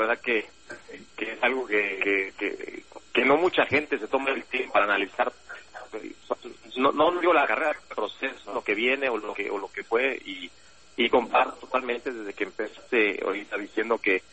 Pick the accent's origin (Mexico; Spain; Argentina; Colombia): Mexico; como técnico mexicano